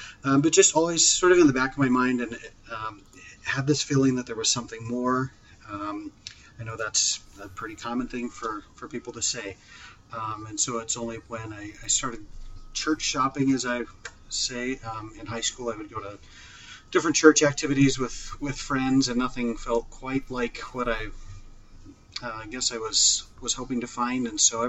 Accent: Kansas, United States; I was raised in Kansas

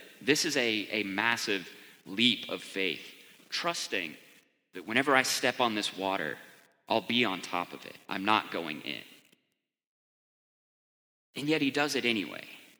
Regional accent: Texas, United States; I grew up in West Texas. We have, people say like a 60 mile per hour wind is a gust.

